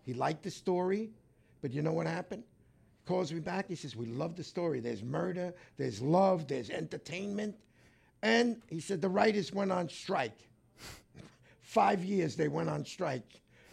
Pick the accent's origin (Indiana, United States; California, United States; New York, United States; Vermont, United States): New York, United States; I was a kid from New York. I traveled all around New York.